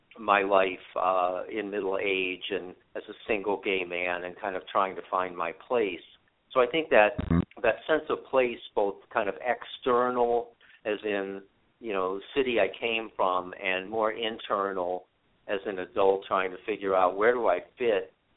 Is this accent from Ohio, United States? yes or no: yes; Cleveland, Ohio, United States; And some of the book was about growing up in Cleveland in the 60s and 70s and kind of coming from this place that was kind of like an underdog